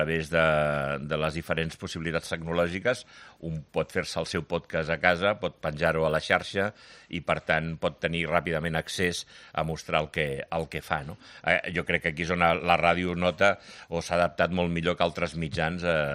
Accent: Montcada i Reixac, Catalonia, Spain; jo tenia 15 anys i va ser... jo sóc de Montcada i Reixac, un poble del costat de Barcelona

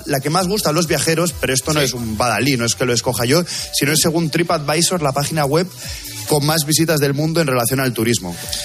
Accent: Barcelona, Catalonia, Spain; now in Madrid, Spain; Es verdad que en Barcelona, mi ciudad natal, hace mucho más calor por las noches, pero en Madrid se está mejor.

